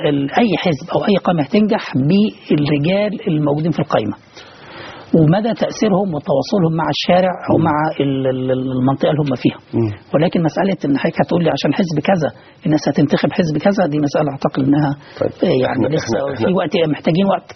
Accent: Upper Egypt, Egypt; ولكن احنا شفنا عندنا في الصعيد

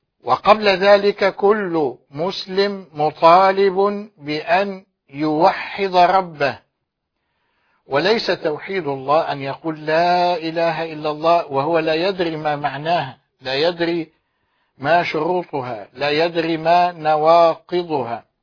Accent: Egypt; وعندنا في مصر

